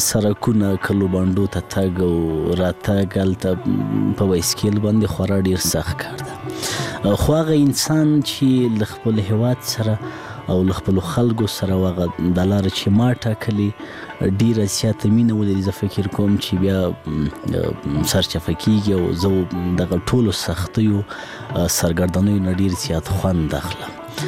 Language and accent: Pashto; Laghman, Afghanistan; زه په لغمان کې پیدا شویم، په لغمان کې را لوی شویم، ښوونځی مې په لغمان کې لوستی،